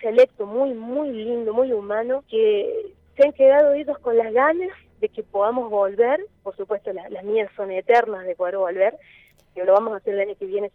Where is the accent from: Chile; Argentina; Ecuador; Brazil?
Argentina; Córdoba; siendo cordobesa